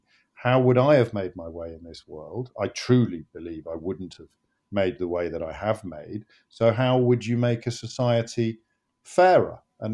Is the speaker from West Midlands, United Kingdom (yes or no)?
yes; Kidderminster, West Midlands, United Kingdom; I grew up in Kidderminster